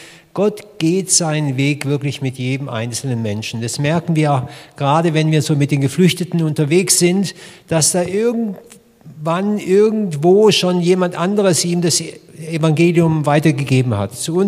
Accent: Villingen-Schwenningen, Baden-Württemberg, Germany; also born or lived in Russia; Ich bin gebürtiger Schwenninger und ich bin hier auch vor 35 Jahren zum Glauben gekommen.

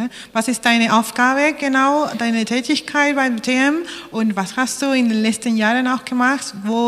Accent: Germany; Also ich weiß es nicht, wir sind Deutsche.

